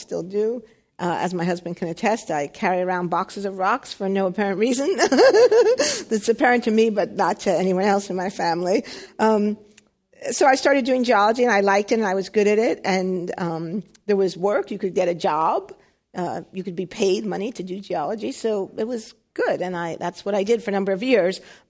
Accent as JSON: {"language": "English", "country": "United States", "tie": "born or raised there", "said": "in the 1960s, growing up in the United States, if you were able to do science, you were strongly encouraged to do that."}